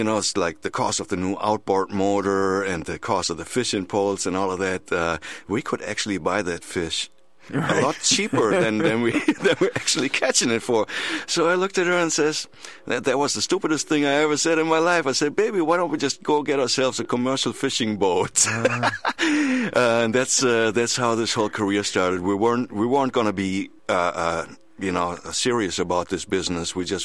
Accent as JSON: {"language": "English", "country": "Germany", "tie": "born or raised there", "said": "From when I was a kid, I was a sport fisherman. Growing up in Germany, I was actually a state champion."}